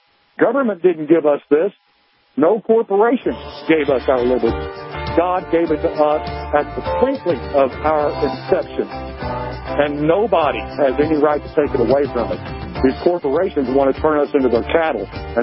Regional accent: Raymondville, United States; rural ones like Raymondville, my hometown of 240 people.

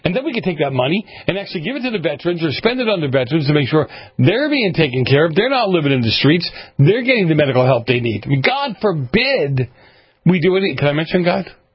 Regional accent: New England, United States; You know, I grew up in New England. Kind of hard for a girl to sit in the cold and the snow when she had to pee.

